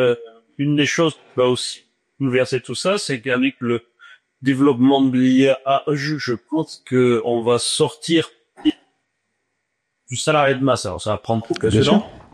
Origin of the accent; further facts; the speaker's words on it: Toulouse, Occitanie, France; Chez moi, à Toulouse, il y a eu des antifa qui ont été arrêtés pour narcotrafic.